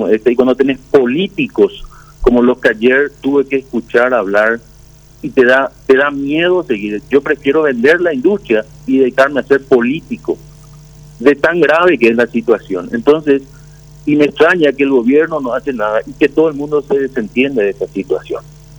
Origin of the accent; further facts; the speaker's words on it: Itapúa, Paraguay; Nosotros somos de Itapúa, nosotros transportamos alimentos balanceados, granos para nuestros pollos, para nuestros cerdos